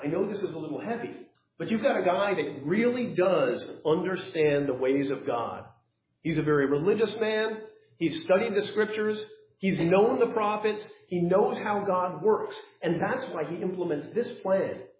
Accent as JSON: {"language": "English", "region": "California", "country": "United States", "said": "I'm from California, so we got lots of Catholics."}